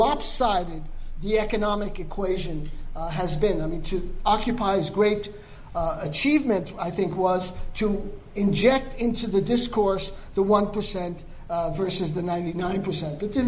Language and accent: English; New York City, New York, United States; the days like when I was growing up on East 87th Street and York Avenue in New York, and we knew the cop's first name.